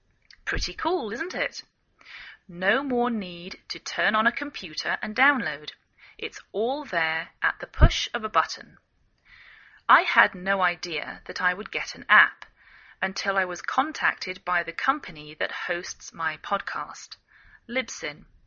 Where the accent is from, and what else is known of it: England, United Kingdom; now in United States